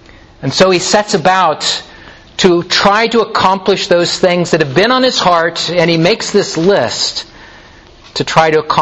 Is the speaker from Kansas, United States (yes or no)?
yes; Topeka, Kansas, United States; The church I grew up in Topeka, Kansas, my pastor there had a practice of about once a month inviting the children to come to the front of the congregation